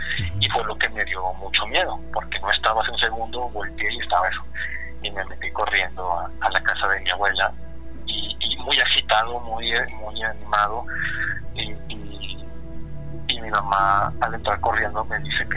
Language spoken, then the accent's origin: Spanish; Monterrey, Nuevo León, Mexico; now in Albuquerque, United States; yo vivo acá en Albuquerque, pero soy de Monterrey.